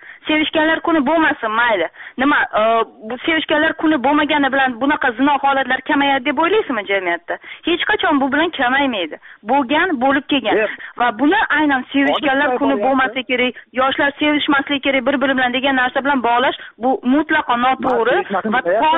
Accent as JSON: {"language": "Uzbek", "town": "Bukhara", "region": "Bukhara Region", "country": "Uzbekistan", "tie": "born or raised there", "said": "Men Buxoroda tug'ilib o'sganman va 30 yildan beri shu yerda yashayman."}